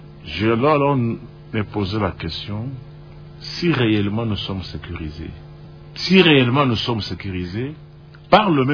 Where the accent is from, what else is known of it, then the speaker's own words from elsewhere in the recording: DR Congo; en tant que Congolais, ça ne peut pas m'empêcher aussi de mettre un point de vue par rapport à la procédure